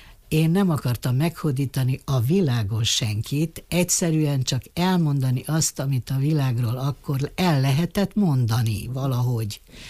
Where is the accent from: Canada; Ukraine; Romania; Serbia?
Romania; Bistrița-Năsăud; természetesen az én szülőföldemen, hát azt ismertem, illetve ott tudtam legalább azt, hogy mit nem tudok. Tudod? Arról a Betlenről, Besztercéről, stb.